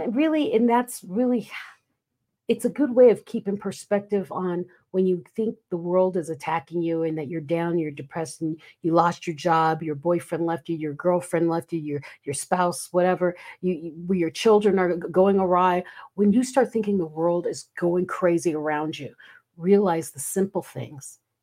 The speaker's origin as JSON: {"language": "English", "country": "Philippines", "tie": "born or raised there", "said": "like I grew up in the Philippines, where there was one big pot of rice, you know, one big bowl of rice, and 16 people were sharing this 2 cups of rice."}